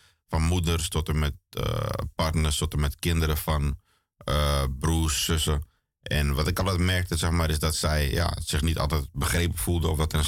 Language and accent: Dutch; Amsterdam, North Holland, Netherlands; En verder ben ik gewoon geboren en getogen in Amsterdam-West, Slotermeer.